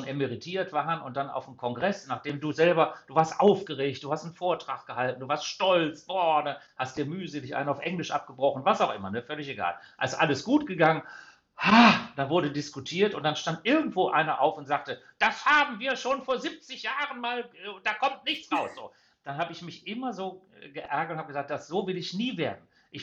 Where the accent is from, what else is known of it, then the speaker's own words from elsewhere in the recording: Essen, North Rhine-Westphalia, Germany; ich bin in Essen zur Schule gegangen